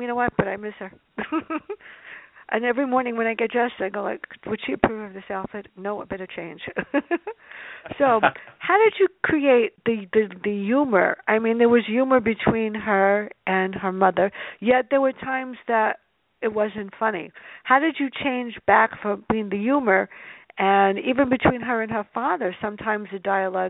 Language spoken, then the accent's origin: English; Bronx, New York, United States; well, I come from the Bronx, not anymore.